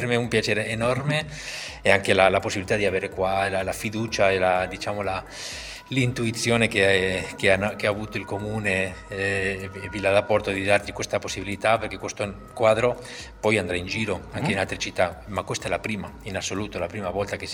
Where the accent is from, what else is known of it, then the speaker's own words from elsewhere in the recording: Barcelona, Catalonia, Spain; Italian is a second language; also born or lived in Paris / New York; now in Reggio Emilia, Italy; sono nato in Spagna, cresciuto a Barcellona, poi ho vissuto anche a Parigi, ho 5 anni a New York e da 8 anni che abito a Reggio Emilia, e proprio in questo momento mi sto trasferendo a Firenze.